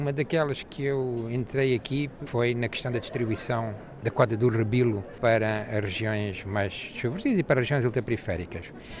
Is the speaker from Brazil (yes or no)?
no; Azores, Portugal; é uma coisa que diz muito respeito à região de onde eu venho, não é? Os Açores